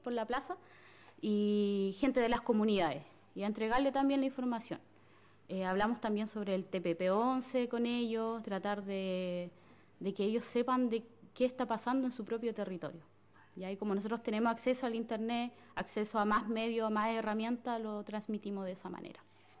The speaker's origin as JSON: {"language": "Spanish", "region": "Biobío", "country": "Chile", "said": "somos de Malén Leubú"}